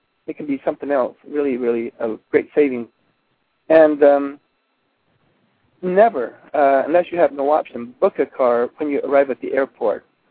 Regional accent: Texas, United States; I know I'm from Texas

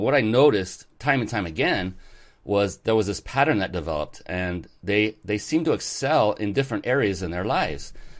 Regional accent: West Coast, United States; I'm from the West Coast.

